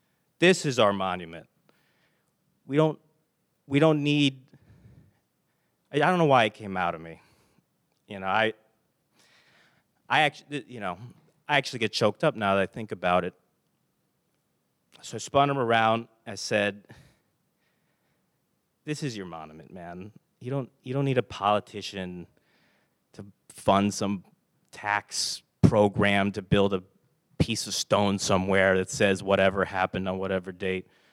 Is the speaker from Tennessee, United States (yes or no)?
no; Arlington, Virginia, United States; And I'm from Arlington, Virginia, right outside of D.C., so I know all the monuments.